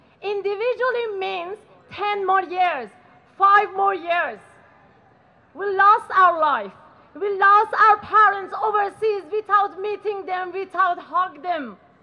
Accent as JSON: {"language": "English", "country": "Iran", "second_language": "English", "moved": "yes", "lives_now": "Australia", "said": "I have been here since 2013. I come from Iran, the country which is minority religion is a crime."}